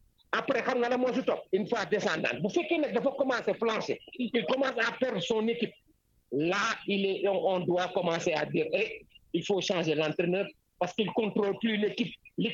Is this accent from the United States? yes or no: yes; United States; French is a second language; Moi, je suis un Américain. Nous, les Américains, c'est le résultat qui incombe.